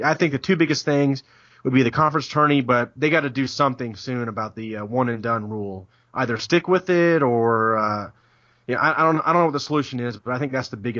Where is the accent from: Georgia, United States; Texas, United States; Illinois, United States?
Georgia, United States; Atlanta; now in Kansas City, United States; Like, I'm from Atlanta. And I live in Kansas City now.